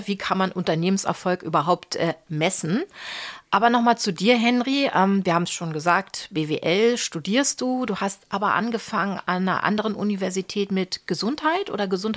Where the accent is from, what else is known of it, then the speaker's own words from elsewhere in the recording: Berlin, Germany; Ich kann das ruhig verstehen als Berlinerin.